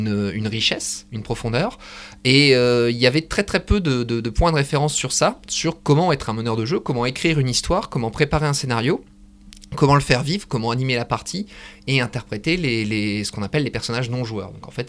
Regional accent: Hauts-de-France, France; Je précise ici que je suis local, hein. je suis du Pas-de-Calais, donc ça aide.

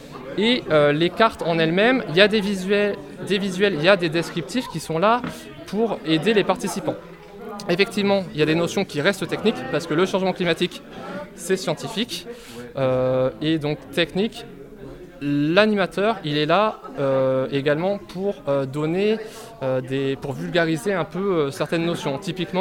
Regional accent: Douai, Hauts-de-France, France; je suis de Douai.

